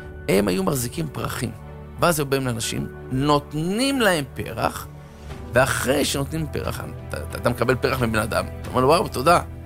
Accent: Herzliya, Tel Aviv District, Israel; אתה יודע שגם אני גדלתי בהרצליה? ואני אגיד, וואי, גם אני

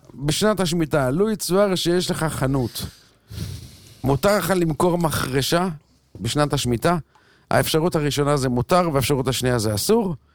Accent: Bnei Brak, Tel Aviv District, Israel; אבא שלי נולד בבני ברק, ואני נולדתי בבני ברק, והבן שלי הוא כבר דור רביעי בבני ברק

